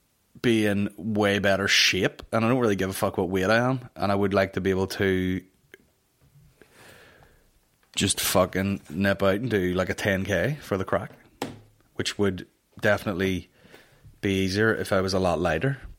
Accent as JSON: {"language": "English", "region": "Northern Ireland", "country": "United Kingdom", "said": "To have people forget that I'm from Northern Ireland."}